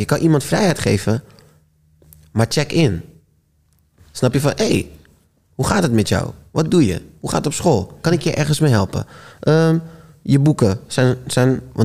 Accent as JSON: {"language": "Dutch", "town": "Rotterdam", "region": "South Holland", "country": "Netherlands", "also_born_or_lived": "Breda", "lives_now": "Almere, Netherlands", "said": "ik kom vanuit Rotterdam. Daarna ben ik verhuisd naar een boerendorp in Breda. In Brabant, sorry. Mm. En toen verhuisd naar Almere... En vanaf Almere naar de Big City."}